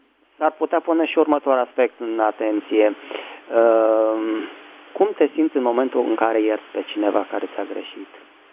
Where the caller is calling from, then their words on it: Bucharest, Romania; din București.